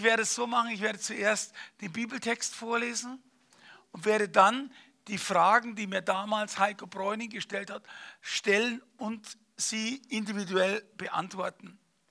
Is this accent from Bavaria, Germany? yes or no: yes; Bavaria, Germany; kein Deutscher bin, sondern ich bin Bayer, okay? Und da bin ich stolz drauf